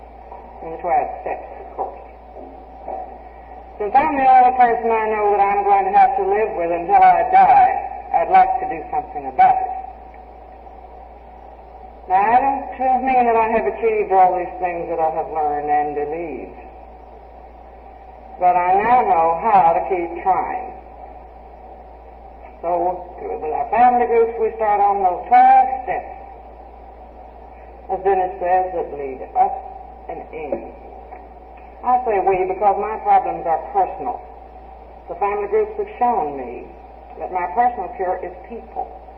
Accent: Colorado City, Texas, United States; from Colorado City, Texas.

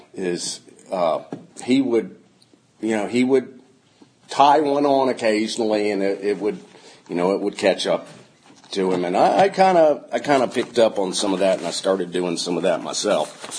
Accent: New Jersey, United States; born there; I was born in New Jersey.

